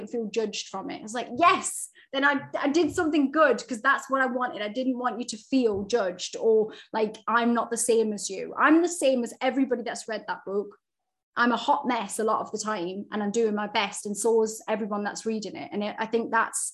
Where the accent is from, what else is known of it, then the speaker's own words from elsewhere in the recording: England, United Kingdom; firstly, I'm English